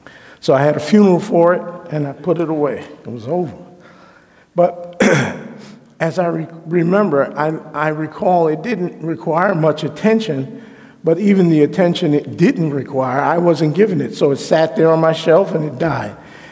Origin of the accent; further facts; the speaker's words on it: New York City, New York, United States; When I was about in my early 20s, I grew up in New York City. And I was living in New York